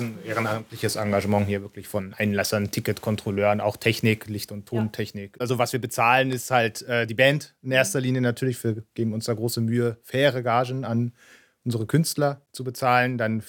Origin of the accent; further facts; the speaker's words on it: Berlin, Germany; also born or lived in Detmold, Germany; als ich in Detmold studiert habe. Ich komme eigentlich aus Berlin, also ist eine Gegend, wo an sich viel Kultur vorhanden ist.